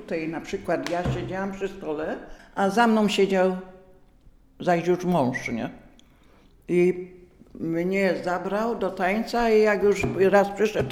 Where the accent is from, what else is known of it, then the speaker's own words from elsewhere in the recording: Poznań, Greater Poland Voivodeship, Poland; Urodziłam się tu w Poznaniu. Całą wojnę byłam w Poznaniu. 38 rocznik jestem. Tu w Poznaniu obca pani mnie chowała